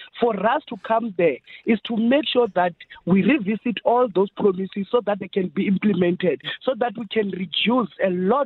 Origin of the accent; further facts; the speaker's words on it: Freedom Park, South Africa; So, you know, I grew up in Freedom Park.